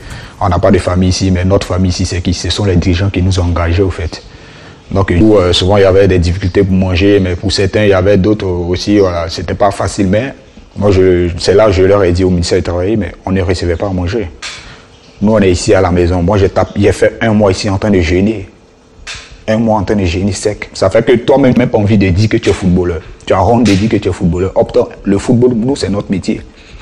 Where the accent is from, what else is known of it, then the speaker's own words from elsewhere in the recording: Côte d’Ivoire; Voilà, je préfère entrer chez moi en Côte d'Ivoire, c'est mieux.